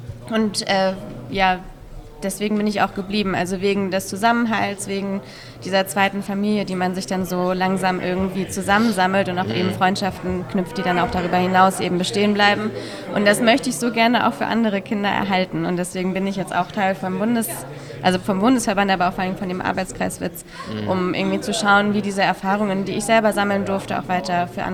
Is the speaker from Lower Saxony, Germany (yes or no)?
no; Schleswig-Holstein, Germany; Ich bin in Dithmarschen groß geworden. Das ist an der Nordseeküste von Schleswig-Holstein.